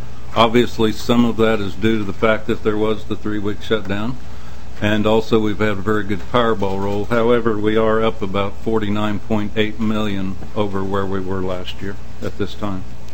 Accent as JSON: {"language": "English", "region": "Kansas", "country": "United States", "tie": "born or raised there", "said": "I was raised in Kansas, went to law school there, was a prosecutor for many years"}